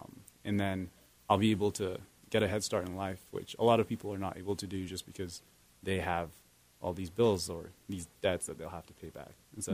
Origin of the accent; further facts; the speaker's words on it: Uganda; So like you already said, I'm an international student. I'm from Uganda